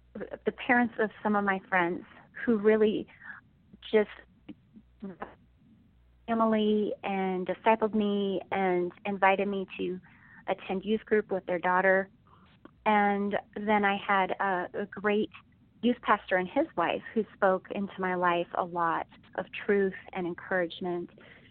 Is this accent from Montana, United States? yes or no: yes; Montana, United States; I grew up in Montana.